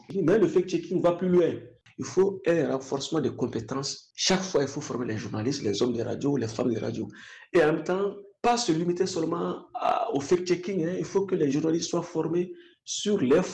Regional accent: Mali; Chez nous au Mali, la radio, c'est nos langues aussi. Les langues nationales occupent une place de choix

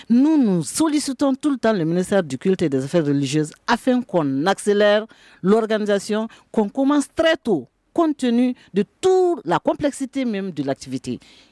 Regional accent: Mali; nous sommes tous des Maliens.

